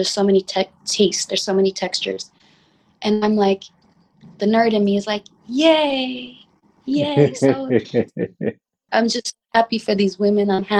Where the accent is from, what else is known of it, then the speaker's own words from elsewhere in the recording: Harlem, New York, United States; cause I'm from Harlem and that's what everybody listened